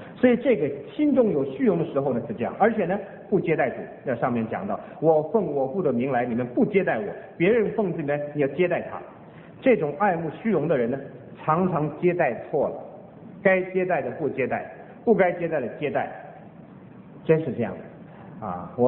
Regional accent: China; 而东方的中国，我们中国人实在孔孟之道第一流的修养，其他西方人比不上，实在比不上。

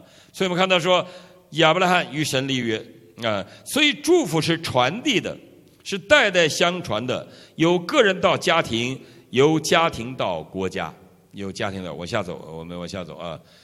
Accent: China; 你知道我们中国大陆，我们从小生活在一个咒诅的年代

